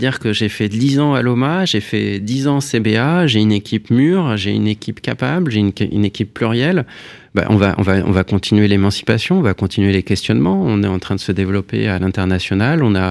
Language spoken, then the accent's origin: French; France; ça me permet de savoir si finalement j'aime ce que je suis en tant que français